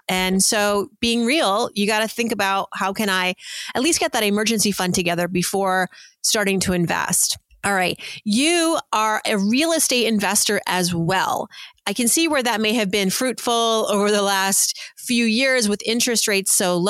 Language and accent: English; Worcester, Massachusetts, United States; mentioned you're living in Worcester now, which, by the way, is where I was born. I didn't have a choice growing up in Worcester.